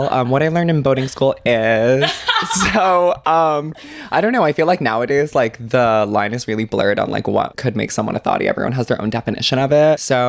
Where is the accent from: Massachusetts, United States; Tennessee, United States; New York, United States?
New York, United States; Dix Hills; So I am from Long Island and I grew up in Long Island.